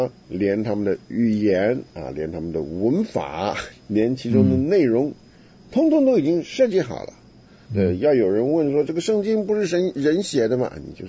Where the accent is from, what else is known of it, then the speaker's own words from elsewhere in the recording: Taiwan; 这是我们从台湾来的这个有志气的人讲话。